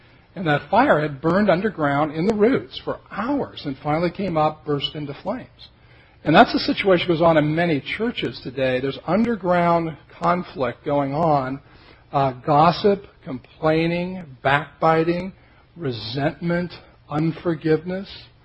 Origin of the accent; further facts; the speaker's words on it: Montana, United States; I'm from Montana, and every year we have forest fires.